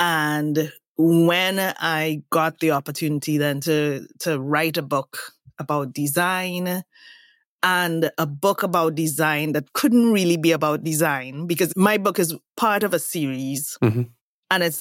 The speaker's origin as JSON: {"language": "English", "country": "Trinidad & Tobago", "said": "So I'm from Trinidad and Tobago, and we have Carnival."}